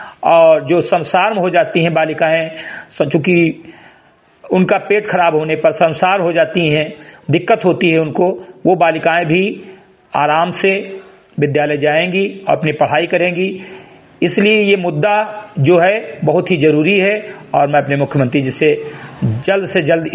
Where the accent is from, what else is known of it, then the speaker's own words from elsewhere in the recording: Samrigarhi, Uttar Pradesh, India; ग्राम सभा समरीगढ़ी विकासखंड मेनपुरा जनपद बहराइच का मूल निवासी हूं